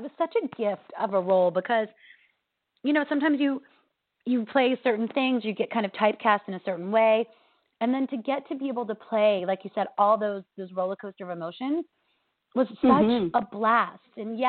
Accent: Virginia, United States; also born or lived in New York; I was made in New York, but I grew up in Virginia.

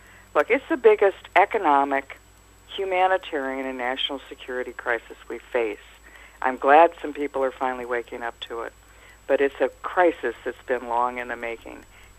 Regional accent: New York, United States; You know, I'm a New Yorker, and our Mayor Adams has just requested $1 billion per year

